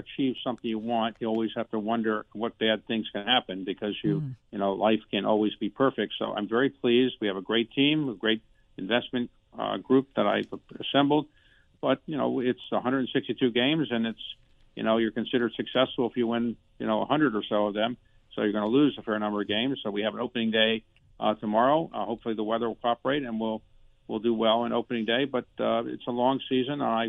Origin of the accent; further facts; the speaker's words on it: Baltimore, Maryland, United States; It wasn't actually built when I was growing up in Baltimore.